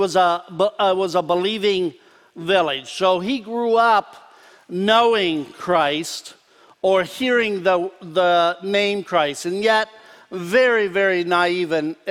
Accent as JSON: {"language": "English", "region": "Pennsylvania", "country": "United States", "tie": "born or raised there", "said": "We were raised in Lancaster County with a lot of conveniences."}